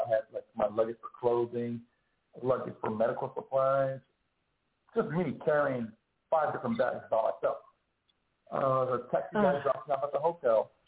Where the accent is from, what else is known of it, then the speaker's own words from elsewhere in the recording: Austin, Texas, United States; But the thing is, I come from Austin, Texas, where we care about animals.